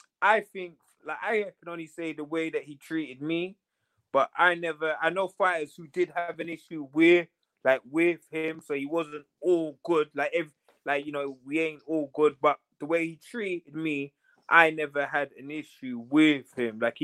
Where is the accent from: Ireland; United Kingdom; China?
United Kingdom; England; I come from England and I went over there.